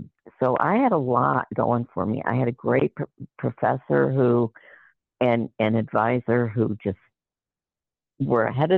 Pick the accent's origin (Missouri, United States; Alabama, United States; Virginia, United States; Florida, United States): Virginia, United States; Richmond; born there; also born or lived in Minneapolis / San Antonio / Dayton / Des Moines; I was born in Richmond, Virginia